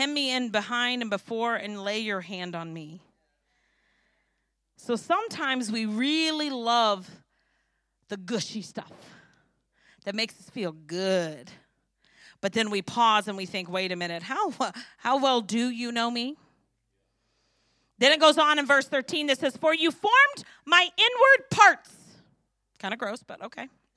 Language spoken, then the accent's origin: English; St. Louis, Missouri, United States; My children hate it that I grew up in St. Louis and I know everybody from everywhere.